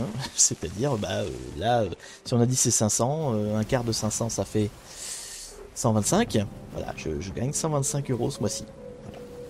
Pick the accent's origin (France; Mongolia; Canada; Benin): France; Normandy; bah oui, je suis normand.